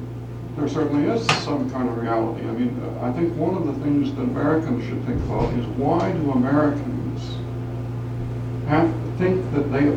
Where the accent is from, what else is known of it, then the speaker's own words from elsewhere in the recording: Canada; I'm Canadian